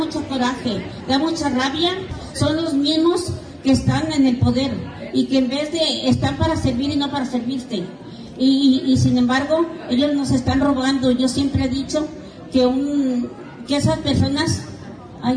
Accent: Mexico; porque somos mexicanos

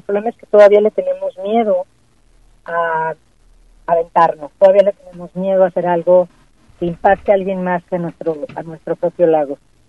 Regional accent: Lagos de Moreno, Jalisco, Mexico; Crecí en Lagos. Quiero mucho a Lagos

